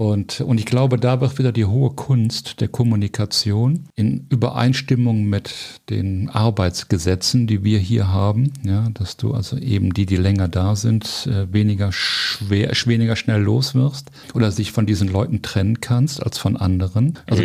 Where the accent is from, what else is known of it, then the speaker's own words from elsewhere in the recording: Cologne, North Rhine-Westphalia, Germany; ich bin ein geborener Kölner.